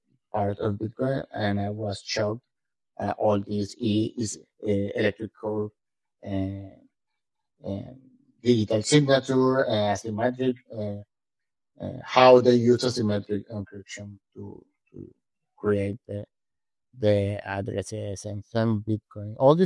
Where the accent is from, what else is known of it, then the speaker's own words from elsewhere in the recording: Venezuela; I'm from Venezuela, and that shaped me, what this Venezuelan situation political and economical situation shaped me as who I am right now.